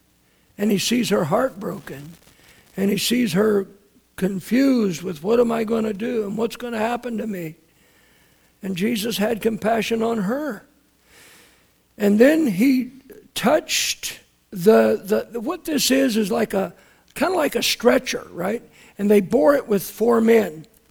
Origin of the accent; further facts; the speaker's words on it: Kentucky, United States; When I was growing up in Kentucky, they set up overnight with people who had passed and brought them to the house